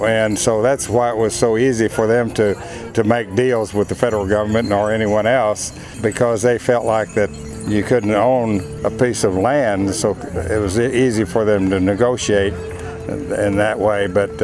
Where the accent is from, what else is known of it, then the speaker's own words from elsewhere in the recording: Bartlesville, Oklahoma, United States; that's why it wasn't such a big deal to me growing up in Bartlesville, Oklahoma, because a lot of the people in the classroom had some sort of Indian blood